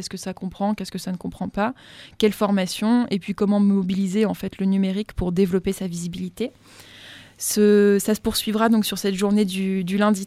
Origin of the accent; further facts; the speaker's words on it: Tours, Centre-Val de Loire, France; moi je viens de Tours, donc pour moi les territoires ruraux c'est en pleine Beauce et au milieu des champs de grandes cultures.